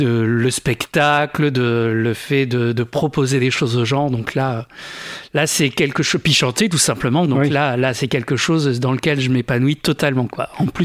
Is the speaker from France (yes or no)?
yes; Saintes, Nouvelle-Aquitaine, France; je suis originaire de la région, hein, je suis natif de Saintes.